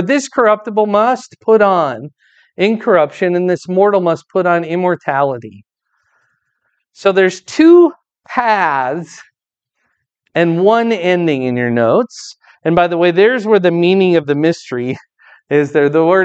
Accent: Fort Dodge, Iowa, United States; We grew up together in Fort Dodge.

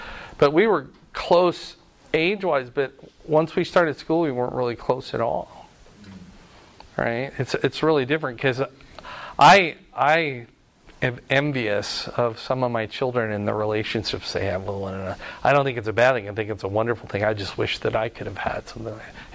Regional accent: United States; born there; I'm so thankful I was born in the United States

